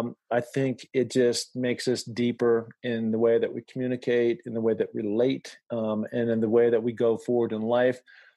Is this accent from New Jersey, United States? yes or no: no; Washington, United States; Mount Rainier, my home state.